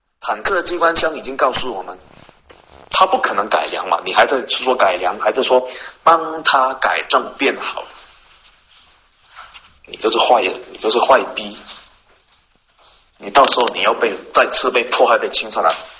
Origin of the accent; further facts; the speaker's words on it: Shantou, Guangdong, China; 像我老家汕头那边公安局的派出所的很多工资都是慢发延迟发放